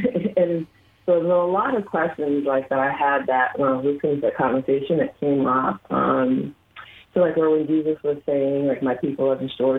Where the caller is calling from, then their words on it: Waldorf, Maryland, United States; Waldorf, Maryland.